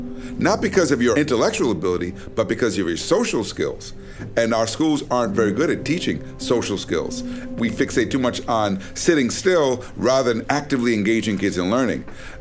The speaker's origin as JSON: {"language": "English", "town": "Brooklyn", "region": "New York", "country": "United States", "said": "Very intimidating because I come from Brooklyn. I come from Brownsville, and neither of my parents graduated from high school."}